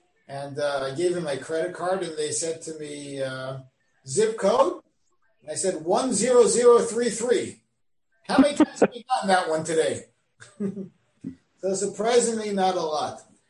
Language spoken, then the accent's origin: English; New York, United States; Coming from New York into Frontier Days is like landing on Mars.